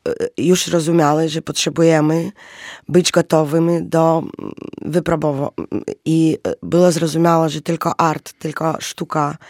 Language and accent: Polish; Ukraine; jestem z Ukrainy i w trakcie tej wojny już 2 lata mieszkam w Ukrainie. Tylko przyjeżdżam na pracę albo coś tak, że mieszkam między krajami, Polską